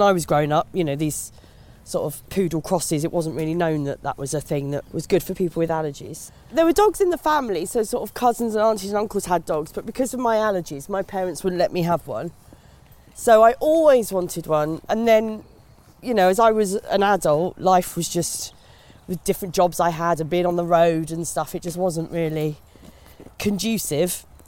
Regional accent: Maidstone, South East England, United Kingdom; So I grew up in Kent, in Maidstone, in Kent.

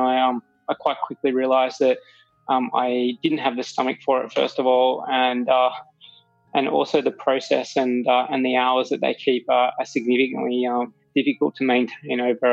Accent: Sydney, New South Wales, Australia; I was born and raised in Sydney.

